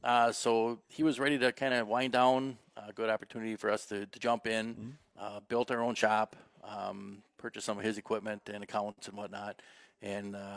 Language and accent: English; Butternut, Wisconsin, United States; My wife and I are both original Butternutters.